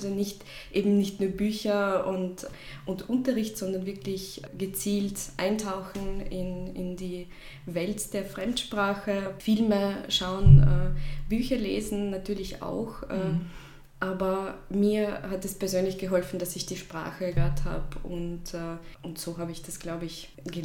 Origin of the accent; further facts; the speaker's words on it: Russia; German is a second language; moved away as an adult; now in Austria; Ja, ich komme ursprünglich aus Russland, ich bin dort aufgewachsen und ich bin vor 8 Jahren nach Österreich gekommen.